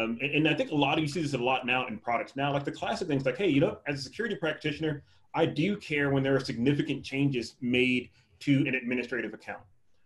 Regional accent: the South, United States; You know, I'm from the South, so I can talk forever.

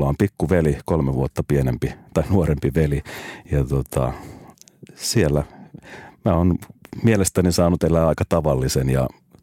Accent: Uusikaupunki, Southwest Finland, Finland; mä oon uudesta kaupungista, pienestä länsirannikon kaupungista kotoisin. Mun vanhemmat, molemmat on sitten taas tuolta Pohjois-Karjalasta. Tulivat aikanaan sinne autotehtaalle töihin 70-luvun alussa ja sitten vuonna 74, eli kohta 50 vuotta sitten mä synnyin sinne.

